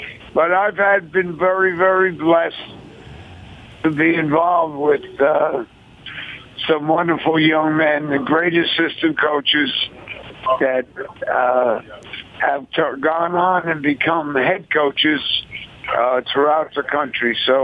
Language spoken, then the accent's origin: English; New Jersey, United States; No, I'm originally from Jersey, but I was at Penn with Chuck Daly